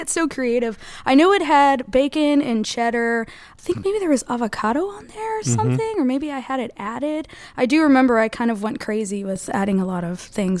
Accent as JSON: {"language": "English", "town": "Dayton", "region": "Ohio", "country": "United States", "lives_now": "St. Petersburg, United States", "said": "Dayton, Ohio."}